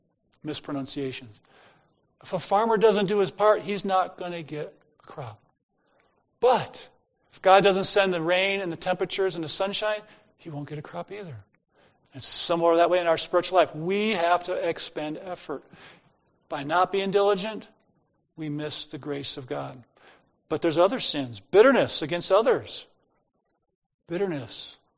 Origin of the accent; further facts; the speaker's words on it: Ohio, United States; Where I grew up in Ohio, no one cultivated. It's a cultivate.